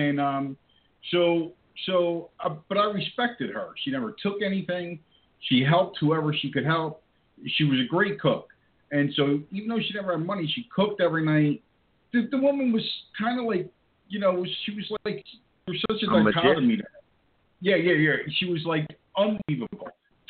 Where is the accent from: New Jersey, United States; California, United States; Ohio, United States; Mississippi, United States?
New Jersey, United States; West Orange; I grew up in a very low-class place, New Jersey, you know, and I grew up in West Orange, New Jersey.